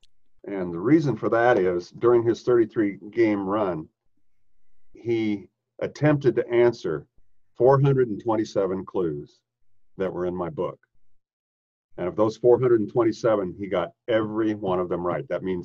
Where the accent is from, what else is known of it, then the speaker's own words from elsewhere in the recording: Illinois, United States; now in St. Louis, United States; Oh, well, I was raised in Central Illinois and I was hired after tech school. I was hired by a small airline here in St. Louis called Ozark Airlines.